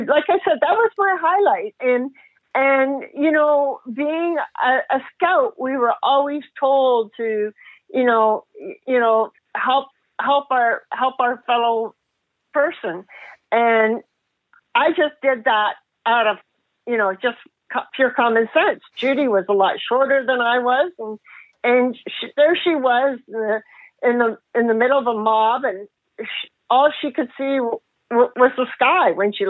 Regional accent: Ontario, Canada; but I'm in the Greater Toronto Area, so I am Canadian.

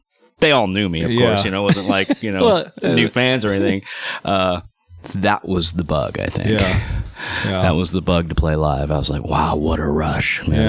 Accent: Girdwood, Alaska, United States; also born or lived in Anchorage; Yes, I'm from Anchorage, Alaska. Or actually, let's just say Alaska, and I will say Anchorage because it is the nearest town that I lived in. Came from a town called Girdwood, which is about 40, maybe 50 miles outside of Anchorage.

